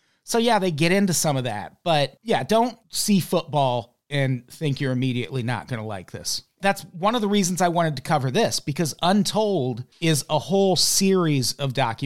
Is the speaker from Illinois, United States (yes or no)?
yes; Illinois, United States; Yeah. And we're both from Illinois.